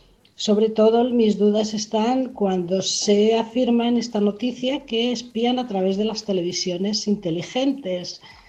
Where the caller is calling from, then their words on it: Barcelona, Catalonia, Spain; de Barcelona.